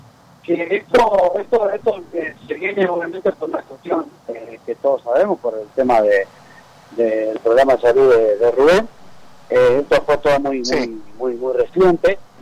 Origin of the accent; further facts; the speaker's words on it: San Genaro, Santa Fe, Argentina; Yo soy de San Genaro, provincia de Santa Fe. He nacido ahí. Así que hoy en día ciudad, pero bueno, es un pueblo en el cual hay muchos valores y muchos artistas que han salido de ahí.